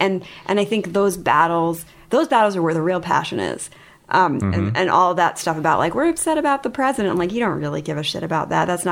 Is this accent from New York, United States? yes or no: yes; New York, United States; Yeah, North Shore of Long Island. My mother actually is from Brazil.